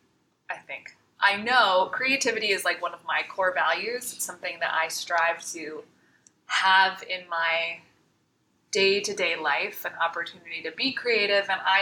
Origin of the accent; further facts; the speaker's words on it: Michigan, United States; And I grew up in Michigan, so, you know, it was a lot of, like, fort building in the basement.